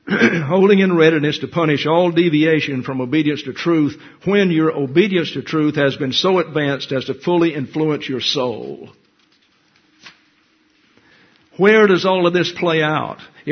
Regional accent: the South, United States; now in St. Louis, United States; I never seen anything like it. And I'm from the South. I came up here as a church every block.

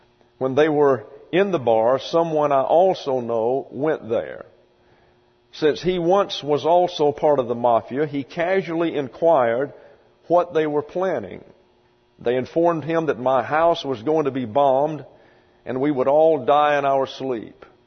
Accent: Vijayawada, Andhra Pradesh, India; Vijayawada, my hometown.

